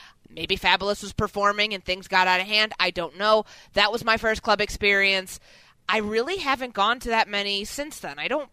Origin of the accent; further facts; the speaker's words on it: Chicago, Illinois, United States; And I'm from Chicago. I should know better. Like, I have some street smarts in me, even though it might not sound like it.